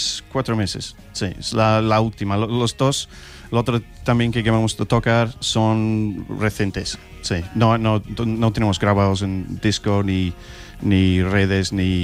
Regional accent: New Zealand; Spanish is a second language; Yo soy de Nueva Zelanda.

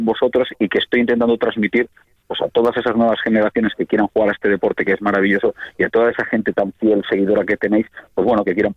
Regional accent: Catalonia, Spain; yo soy catalán y no me escondo, catalán de nacimiento, pero por supuesto he conocido una tierra tan maravillosa que es difícil no quererla y hacerte aragonés, aunque sea solo de adopción.

